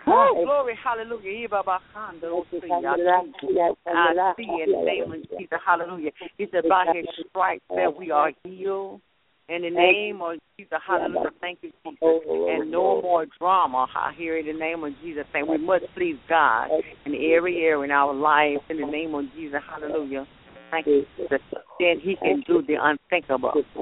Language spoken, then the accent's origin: English; Hollywood, California, United States; I'm from Hollywood, California.